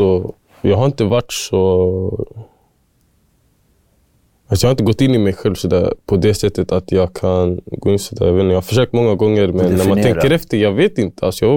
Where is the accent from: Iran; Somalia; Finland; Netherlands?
Somalia; now in Sweden; Och jag är en somalier när jag kommer in dit.